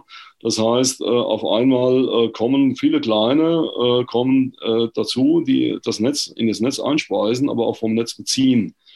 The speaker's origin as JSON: {"language": "German", "town": "Biebergemünd", "region": "Hesse", "country": "Germany", "said": "ich komme ja aus Besenkassel, kann man ja hier sagen, ne? Irgendwie mit Besenkassel kann doch der eine oder andere was anfangen, also Biebermünd-Kassel."}